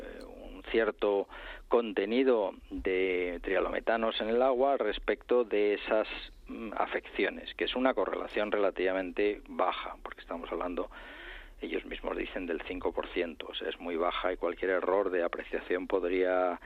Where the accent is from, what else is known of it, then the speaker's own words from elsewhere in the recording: Community of Madrid, Spain; born there; primero soy ciudadano de la Comunidad de Madrid, soy nacido en la Comunidad de Madrid. Encima, pues he trabajado varios años en la propia empresa de servicios de agua de Madrid